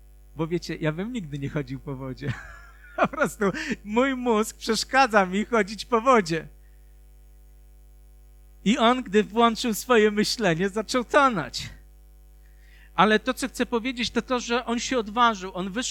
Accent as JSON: {"language": "Polish", "region": "Lower Silesian Voivodeship", "country": "Poland", "said": "jak ja z Dolnego Śląska przyjechałem tutaj do was"}